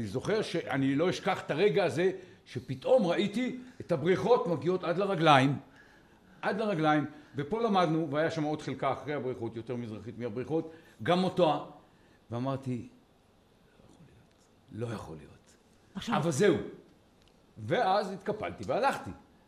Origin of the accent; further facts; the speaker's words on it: Dan, Northern District, Israel; כל חיי גדלתי ליד תל הזיזיאת, מתחתיו